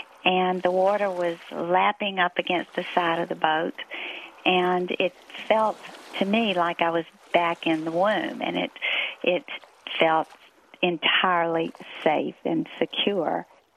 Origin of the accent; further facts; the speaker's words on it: Birmingham, Alabama, United States; I'm from Birmingham, Alabama.